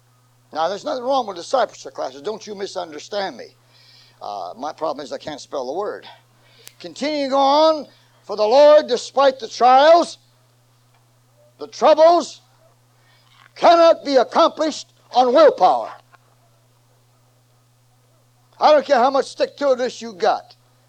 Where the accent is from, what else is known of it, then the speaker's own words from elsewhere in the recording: Ohio, United States; moved away as an adult; now in New York City, United States; And I left my hometown in Ohio. I went to New York City to start.